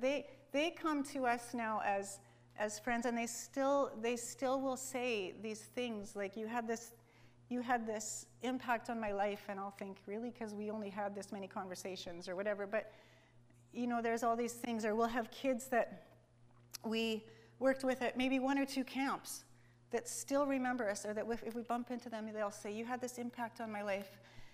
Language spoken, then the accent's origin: English; Outlook, Saskatchewan, Canada; So we are from Outlook, Saskatchewan, which you've probably never heard of. It's just about an hour away from Saskatoon.